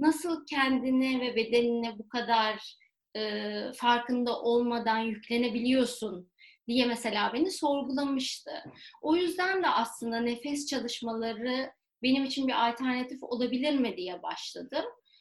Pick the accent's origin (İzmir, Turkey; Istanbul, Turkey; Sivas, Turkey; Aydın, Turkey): Istanbul, Turkey; 1983 İstanbul doğumluyum. 2018 yılına kadar da İstanbul'da yaşadım.